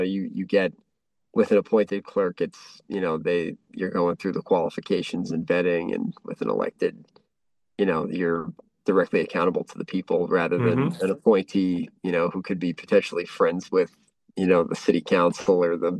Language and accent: English; Woburn, Massachusetts, United States; now in Franklin, United States; And I grew up in Woburn